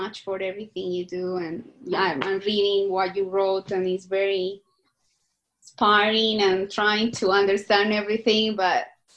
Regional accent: Colombia; English is a second language; Sorry, my accent. I'm just Colombian, so.

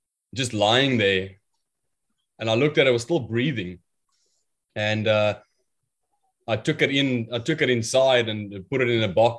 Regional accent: South Africa; now in Australia; We don't know these animals because we're from South Africa.

